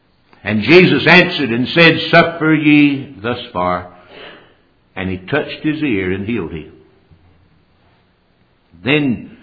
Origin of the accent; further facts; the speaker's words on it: the South, United States; I grew up in the South during the civil rights.